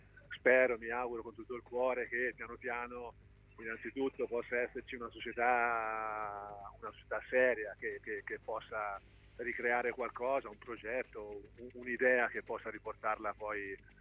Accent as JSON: {"language": "Italian", "town": "Livorno", "region": "Tuscany", "country": "Italy", "said": "Io sono di Livorno, per cui insomma sono città anche abbastanza simili, proprio anche geograficamente parlando"}